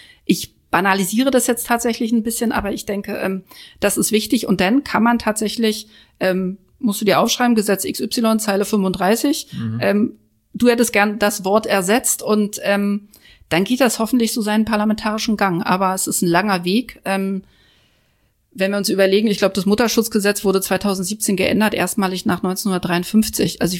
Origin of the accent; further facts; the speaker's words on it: Berlin, Germany; ich als Neuköllnerin bin ja auch groß geworden in der Hasenheide. Also meine ersten Lebensjahre habe ich ganz viel gespielt in der Hasenheide.